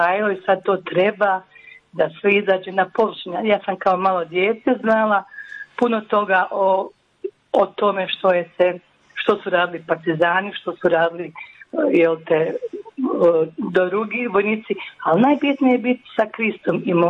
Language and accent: Croatian; Herzegovina, Bosnia & Herzegovina; now in Požega, Croatia; Ja sam ovaj dijete iz Hercegovine, koja sad imam 63 godine.